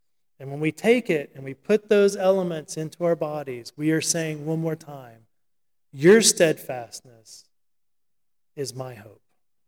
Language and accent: English; the South, United States; I grew up in the South, and a lot of the teaching of history was kind of the big man of history